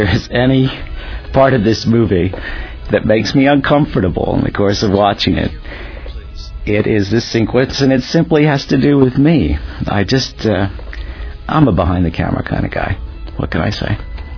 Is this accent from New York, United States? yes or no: yes; Rochester, New York, United States; I grew up in Rochester, New York, and was an avid lover of movies when I was a kid.